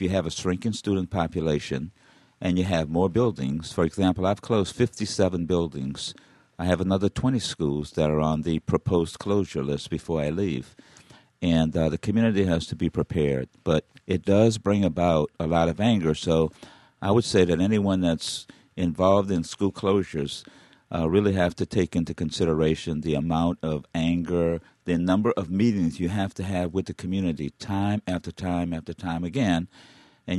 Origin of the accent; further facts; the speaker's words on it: the South, United States; now in Detroit, United States; you know, I grew up in the South, but I've never been had so much you know, racial attacks pointed to me as I've had since I've been in Detroit.